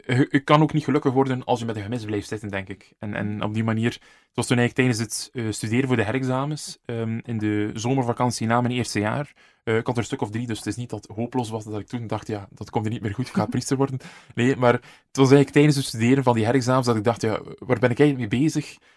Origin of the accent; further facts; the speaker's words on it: Damme, Flanders, Belgium; Opgegroeid in Damme, een beetje een plattelandsparochie.